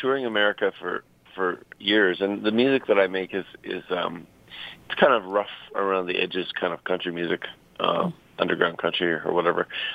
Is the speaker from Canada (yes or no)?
yes; Alberta, Canada; I'm from Alberta, Canada, southern Alberta, sort of just north of the Montana border, basically. And yeah, my family are all rancher people and rodeo people for many generations.